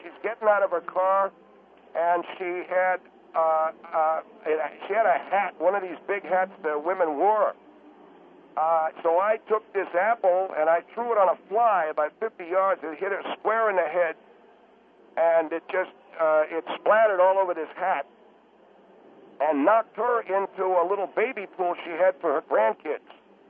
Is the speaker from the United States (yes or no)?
yes; Buffalo, New York, United States; We grew up in the Buffalo, New York area, Mr. Hendry.